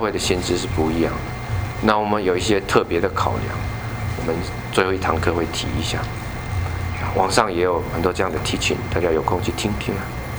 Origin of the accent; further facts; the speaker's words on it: China; 我觉得我们中国人翻译这本中文圣经啊